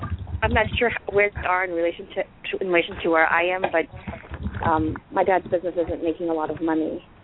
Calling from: Washington, District of Columbia, United States; Washington, D.C.

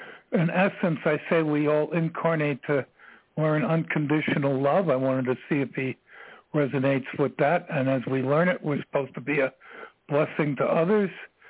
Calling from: Ashland, Virginia, United States; I'm calling from Ashland, Virginia.

